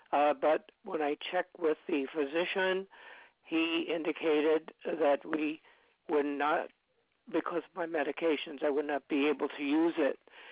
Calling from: Wheaton, Illinois, United States; I'm calling from Wheaton, Illinois.

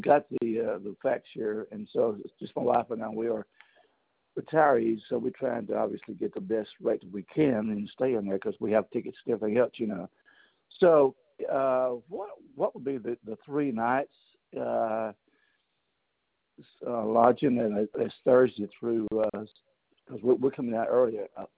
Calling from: Auburn, United States; I'm calling from Auburn.

